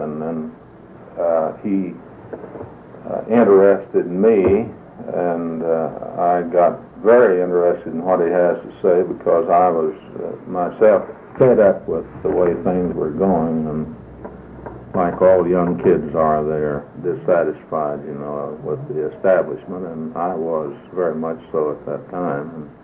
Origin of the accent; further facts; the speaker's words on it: Texas, United States; Well, I was born on January the 19th, 1911 in Texas, East Texas, and on a farm. And then I was raised on the farm, and that's at a place east of Dallas.